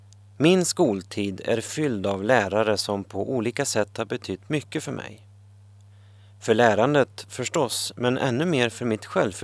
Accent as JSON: {"language": "Swedish", "town": "Ragnvallsträsk", "region": "Norrbotten County", "country": "Sweden", "tie": "born or raised there", "said": "Jag är uppväxt i Ragnvalls träsk 1,5 mil utanför stan. Efter att ha gått de första 6 åren i byskolan kom jag ut i den stora världen, till stan. Året var 1965 och jag var 13 år."}